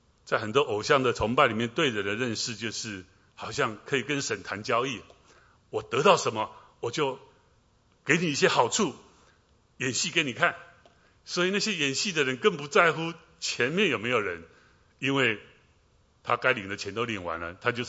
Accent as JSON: {"language": "Chinese", "town": "Wuqi", "region": "Taichung", "country": "Taiwan", "tie": "born or raised there", "said": "因为我们家住海边啊，梧栖台中港。"}